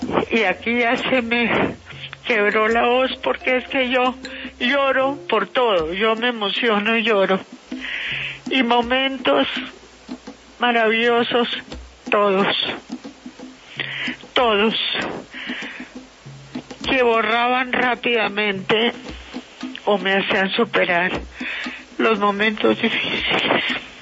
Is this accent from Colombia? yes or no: yes; Colombia; un infinito orgullo como colombiana, como ex esposa de Fernando Botero y como madre de sus hijos.